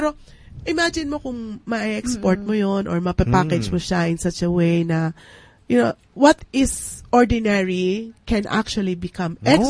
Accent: Mindanao, Philippines; I came from Mindanao.

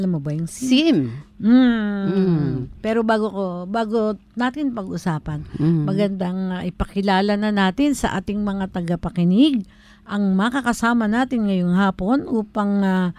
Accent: Calabarzon, Philippines; Ako Batanggenyo.

